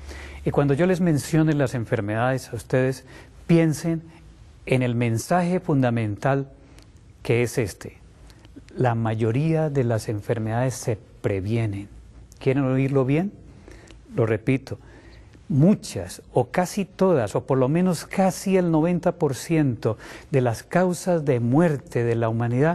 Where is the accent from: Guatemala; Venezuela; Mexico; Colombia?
Colombia